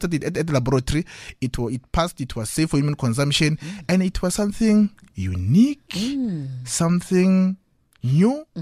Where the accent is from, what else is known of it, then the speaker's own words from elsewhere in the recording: Polokwane, Limpopo, South Africa; I'm from Ramolebo Alokotwane in Polokwane. I'm from those rural areas